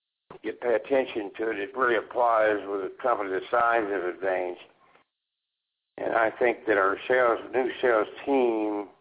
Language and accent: English; Texas, United States; And I grew up in Texas, so I actually know I'd love Cajun.